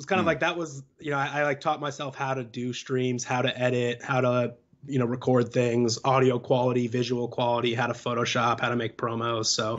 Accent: San Diego, California, United States; I'm from San Diego originally.

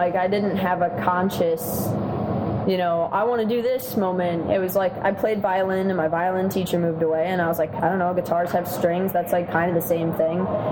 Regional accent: Madison, Wisconsin, United States; I'm from Madison, Wisconsin

